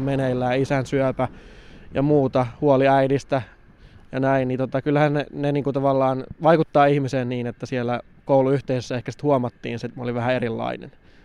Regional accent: Tornio, Lapland, Finland; also born or lived in Kemijärvi; muutin sitten Torniosta Kemijärvelle. Että se yhtäkkiä muuttui se ympäristö uudeksi

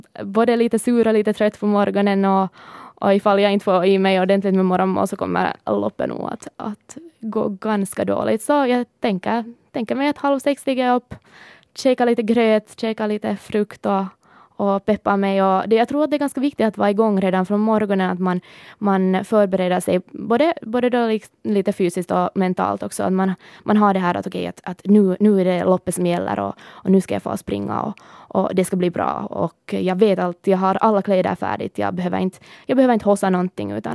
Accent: Sipoo, Uusimaa, Finland; now in Helsinki, Finland; Just eftersom jag är från Sibbo, så brukar jag söka mig till sådana här skogsrutter. Och jag bor där i Arabia

